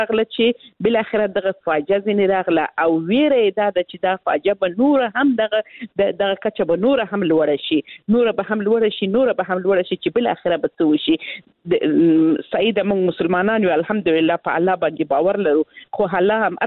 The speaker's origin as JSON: {"language": "Pashto", "region": "Helmand", "country": "Afghanistan", "said": "زه خپل د هلمند ولایت څخه یم"}